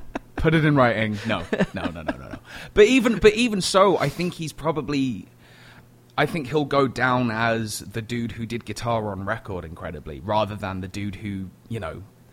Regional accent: Little Chalfont, South East England, United Kingdom; I'm from a county called Buckinghamshire in a little village called Little Chalfont. Just outside of London.

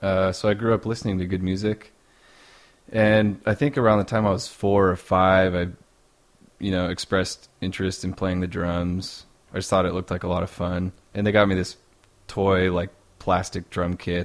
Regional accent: Tacoma, Washington, United States; moved away as an adult; now in Seattle, United States; I'm from Tacoma, Washington.

